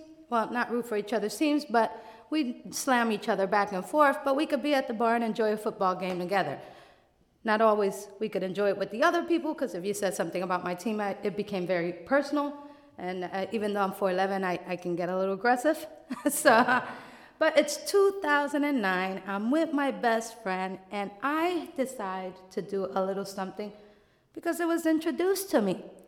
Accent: New York City, New York, United States; I was born in the Bronx, and I was proud of it. Matter of fact, we didn't even call it the Bronx.

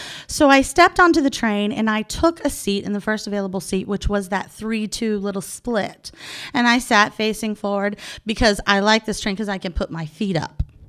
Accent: Texas, United States; as I said, I am from Texas and we don't really have traffic where I'm from.

